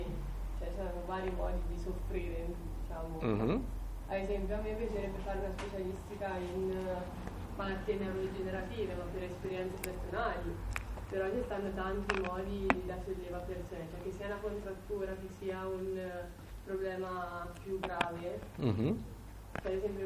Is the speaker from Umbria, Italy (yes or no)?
yes; Perugia, Umbria, Italy; vengo da Perugia